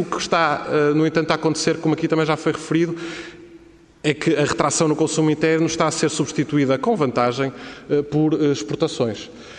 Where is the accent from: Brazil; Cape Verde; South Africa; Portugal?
Portugal; first language Portuguese; usarei a minha língua materna, que é o português, e não a paterna, que era o alemão